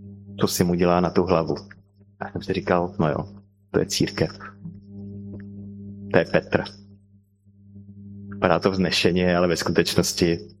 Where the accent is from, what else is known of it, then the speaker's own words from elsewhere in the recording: Bohemia, Czechia; Já jsem z Čech, jak jste si všimli.